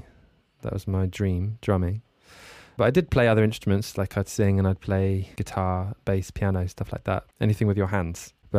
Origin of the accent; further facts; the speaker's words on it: Bourne End, South East England, United Kingdom; I grew up in a village called Bourne End in Buckinghamshire, which was like 1 hour from London. It was kind of halfway between London and Oxford